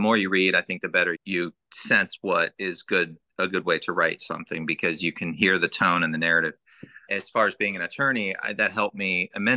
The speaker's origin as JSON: {"language": "English", "region": "Missouri", "country": "United States", "tie": "born or raised there", "said": "Being someone from the Midwest, I grew up in Missouri and went through three pretty bad tornadoes growing up."}